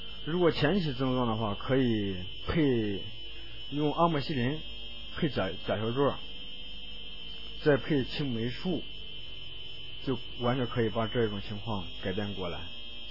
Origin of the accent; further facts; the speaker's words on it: Northeast China, China; accent: Northeastern Mandarin; 咱们东北话是糖积屎